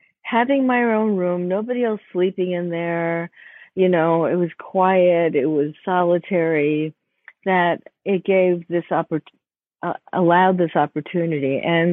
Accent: Bronx, New York, United States; and I grew up in the Bronx, which was kind of safe back then. It became not so safe, but you know, okay.

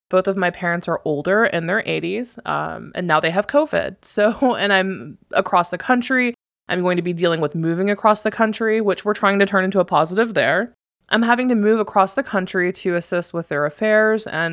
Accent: Tennessee, United States; now in Portland, United States; I am from Tennessee. So we will be moving from Portland all the way over to Tennessee.

